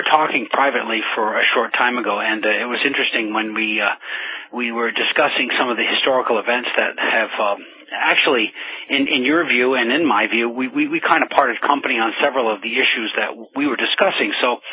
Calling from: France; I'm calling from France, of course.

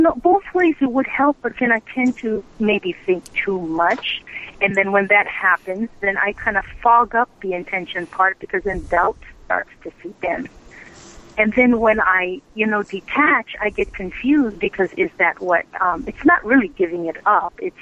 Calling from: Hawaii, United States; I'm calling from Hawaii.

